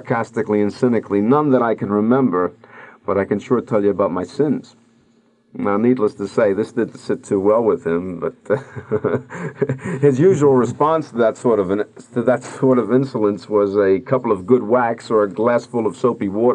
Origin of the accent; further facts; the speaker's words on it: Washington, District of Columbia, United States; I was taught as a child growing up in Washington, D.C., in the shadow of the United States Capitol building, as a matter of fact.